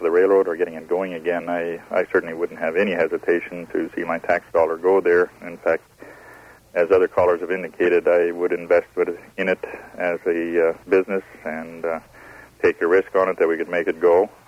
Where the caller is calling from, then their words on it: Whitehorse, Yukon, Canada; I'm calling from Whitehorse.